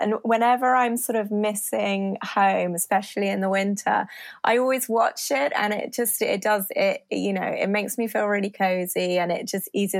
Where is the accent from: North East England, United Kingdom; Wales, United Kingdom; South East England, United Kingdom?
South East England, United Kingdom; Shalford; I grew up in the Surrey Hills, which is in the south part of England, in a little village called Shalford, which is very close to Guildford. It's classic commuter belt, I suppose, to London. It's a really beautiful place.